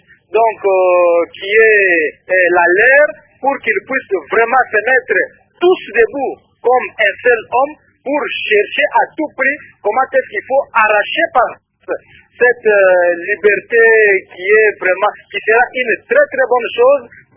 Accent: DR Congo; lorsque nous revenons chez nous ici en RDC

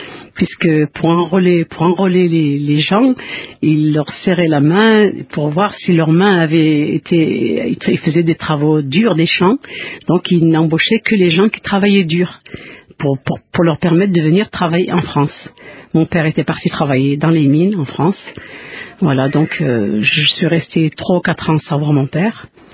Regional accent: Kabylia, Algeria; Je suis originaire d'Afrique du Nord, donc d'Algérie. Donc en Algérie, je suis née en Petite Kabylie. Donc la Petite Kabylie, c'est une partie de l'Algérie qui est dans les montagnes. Donc je suis née dans les montagnes, dans un petit village de Kabylie. Je suis née en 1947.

